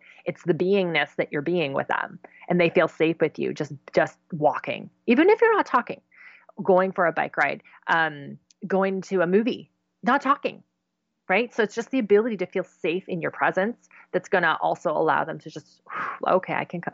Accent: Goderich, Ontario, Canada; So we had an F3 tornado in my hometown, and which is a huge, huge tornado. And so that ripped through the entire center of the town.

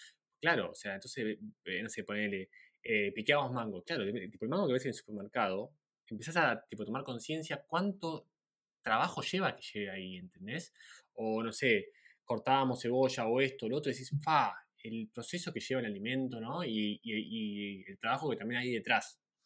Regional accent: Argentina; moved away; Yo cuando salí de Argentina, o sea, nunca en mi vida pensaba comer vegetariano

